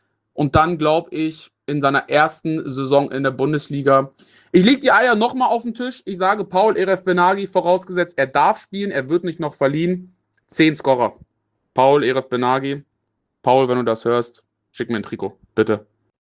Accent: Bremen, Germany; Tut weh, das als Bremer zu sagen.

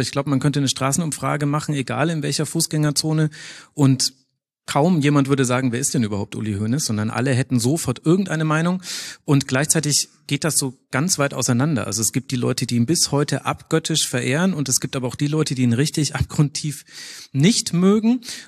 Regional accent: Bavaria, Germany; Also ich bin ja nicht gebürtiger Münchner, ich bin eigentlich Franke.

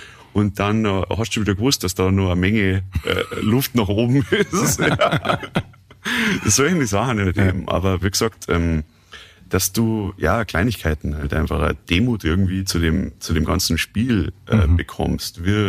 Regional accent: Rosenheim, Bavaria, Germany; War halt die Erscheinung damals, als ich als kleiner Bub da im Stadion immer die Spiele von der ersten angeschaut habe und immer Verteidiger gewesen bin

